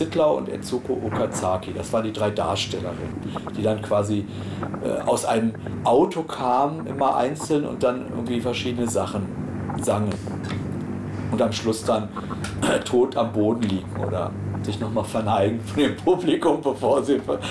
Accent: Wolfsburg, Lower Saxony, Germany; den Autofetischismus Deutschlands, ich komme aus Wolfsburg, zu thematisieren.

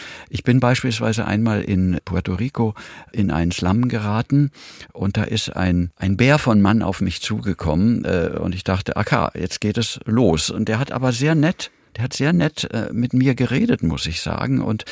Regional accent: Germany; also ich verstehe mich bis heute als Europäer, aber natürlich, trotzdem ist eben die angemessene Antwort, ich komme nun mal aus Deutschland.

